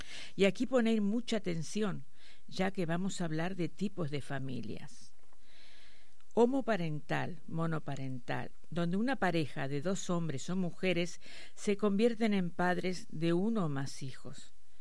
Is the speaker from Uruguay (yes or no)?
yes; Uruguay; born there; Nací en Uruguay en una familia nuclear catalana. Mi infancia fue muy feliz. De pequeña no me daba cuenta